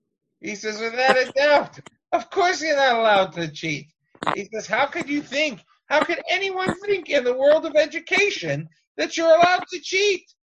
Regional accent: New York, United States; And I grew up in New York State, so of course this was known as the famous Regent Tshuva.

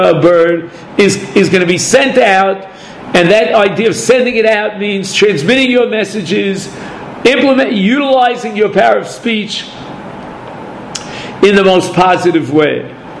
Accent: United States; When I was brought up in America, the most famous popular phrase, the motto of America, was mind your own business.

